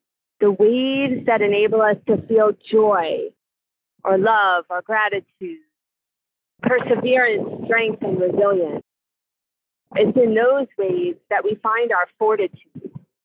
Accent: East Coast, United States; I was raised on the East Coast.

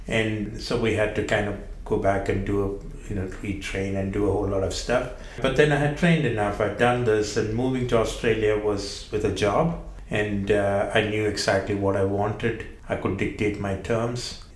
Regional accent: India; growing up in India

